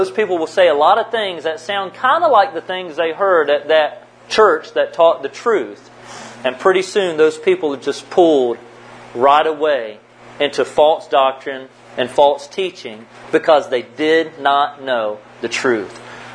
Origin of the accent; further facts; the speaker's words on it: North Carolina, United States; And that's a pretty big statement because I'm from North Carolina. I was born and bred where Pepsi comes from.